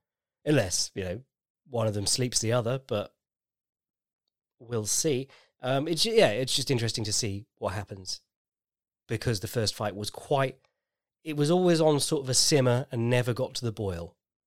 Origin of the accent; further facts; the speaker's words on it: United Kingdom; because I'm British.